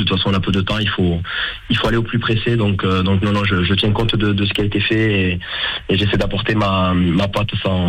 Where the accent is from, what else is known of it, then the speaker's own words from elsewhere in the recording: Agen, Nouvelle-Aquitaine, France; Je suis natif du Lot-et-Garonne, à Agen